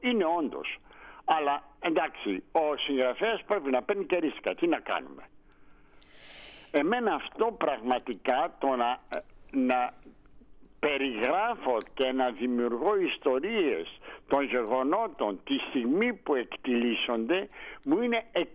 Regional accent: Istanbul, Turkey; moved away as an adult; also born or lived in Vienna; now in Athens, Greece; εγώ είμαι κατά κάποιο τρόπο ένας μέτικος της Αθήνας, γεννήθηκε και μεγάλωσα στην Κωνσταντινούπολη. Mm-hmm. Αλλά όταν ήρθα και εγκαταστάθηκα το 1964 στην Αθήνα, μετά τις σπουδές μου στη Βιέννη

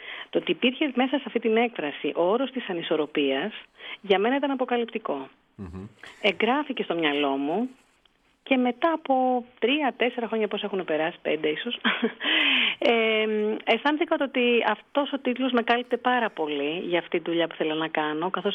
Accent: Greece; επειδή είμαστε Έλληνες και μπορούμε και τα εξηγούμε καλύτερα

